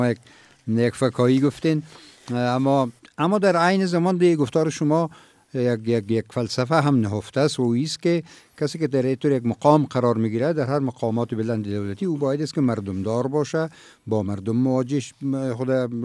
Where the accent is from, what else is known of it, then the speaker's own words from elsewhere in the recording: Afghanistan; کل ما افغان هستیم،